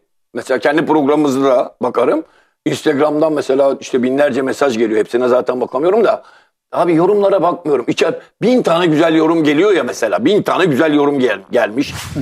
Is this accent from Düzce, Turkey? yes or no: no; Istanbul, Turkey; Ben Karagüm semtinde doğmuşum. Tamam mı? 25-30 yaşına kadar orada kalmışım. Ondan sonra bu yaşıma kadar da hala her hafta biliyorsun haftanın 2-3 günü semte giderim. Tabii. Ben Karagüm'den kopmam.